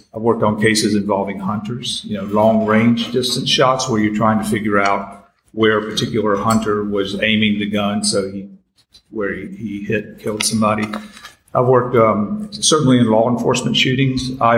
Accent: Cary, North Carolina, United States; born or raised there; also born or lived in Hickory

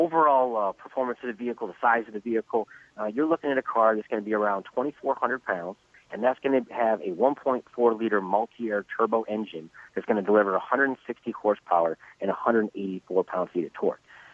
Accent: Detroit, Michigan, United States; Yeah, look, for me being a car enthusiast and growing up in the Detroit area, there isn't a better job I could possibly have.

